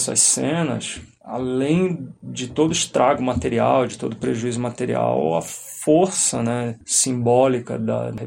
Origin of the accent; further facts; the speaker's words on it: Santos, São Paulo, Brazil